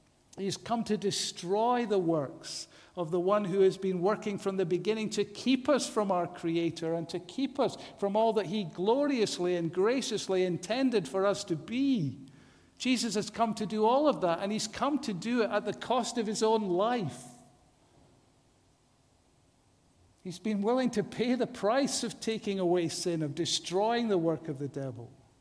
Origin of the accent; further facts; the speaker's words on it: Edinburgh, Scotland, United Kingdom; And I remember as a boy, growing up in Edinburgh